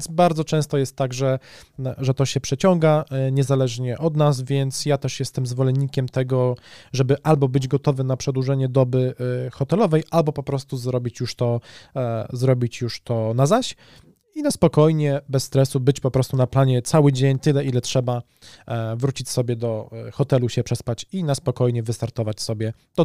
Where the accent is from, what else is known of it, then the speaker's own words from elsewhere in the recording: Szczecin, West Pomeranian Voivodeship, Poland; z racji tego, że jesteśmy ze Szczecina.